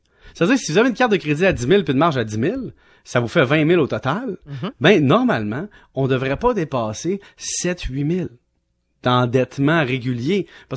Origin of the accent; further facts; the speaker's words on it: Valleyfield, Quebec, Canada; Moi, j'ai grandi à Valleyfield avec le Soleil.